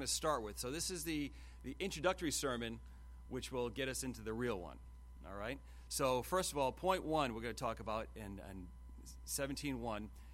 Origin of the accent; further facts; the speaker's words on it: Rhode Island, United States; I'm from Rhode Island. We can make one word out of a sentence.